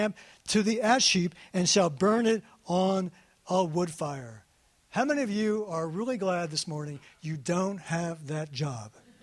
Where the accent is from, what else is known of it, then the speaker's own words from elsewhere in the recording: Pikesville, Maryland, United States; Now, I grew up Jewish in Pikesville. I never heard of a Jewish priest.